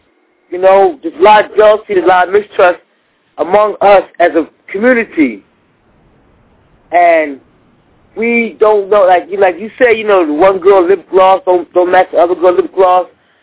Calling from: Charleston, United States; from Charleston.

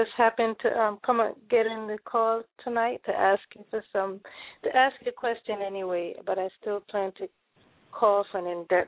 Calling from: Connecticut, United States; I'm calling from Connecticut.

